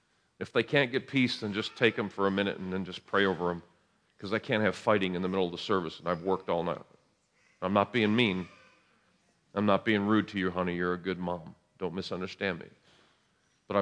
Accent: New York, United States; I'm from New York. You know, where everybody's in bed, we're all up talking, eating food and talking and having fun, celebrating.

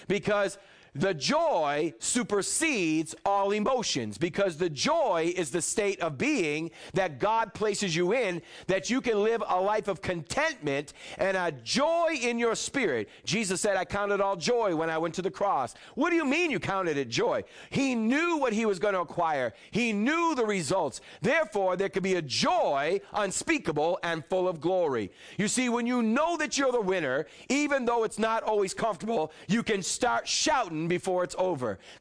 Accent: New England, United States; Now, I'm from New England. Very stoic people up there.

